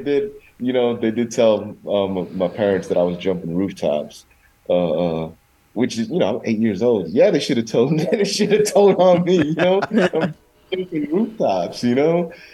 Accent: New York City, New York, United States; But I grew up in the Lower East Side, you know, right next to Little Italy, right next to Chinatown, right next to the Hasidic Jewish communities.

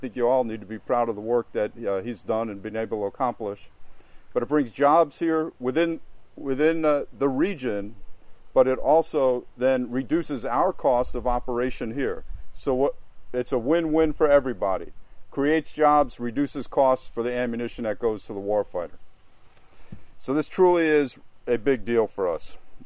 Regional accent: New York, United States; Now, I'm personally from New York, so I kind of feel cheated there

